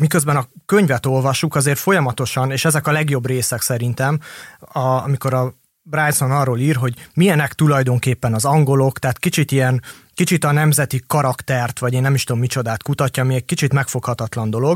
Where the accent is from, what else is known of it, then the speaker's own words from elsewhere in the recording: Hungary; És aztán persze a végén elárultuk, hogy magyarok vagyunk